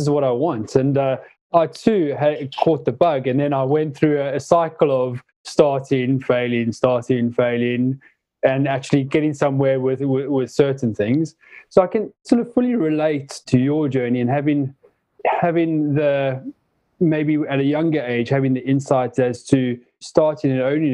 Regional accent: Johannesburg, Gauteng, South Africa; I remember growing up in Joburg in South Africa

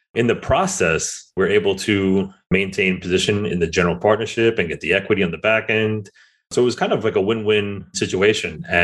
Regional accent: New York City, New York, United States; I think it's a function of growing up in the New York City area and just having our network the way it is.

